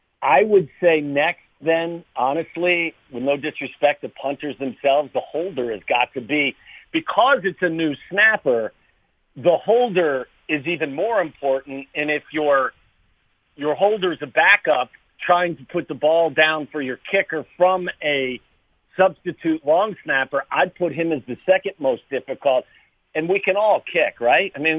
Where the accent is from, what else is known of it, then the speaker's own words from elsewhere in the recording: Cincinnati, Ohio, United States; definitely going to my hometown of Cincinnati and getting beaten by the Bengals team.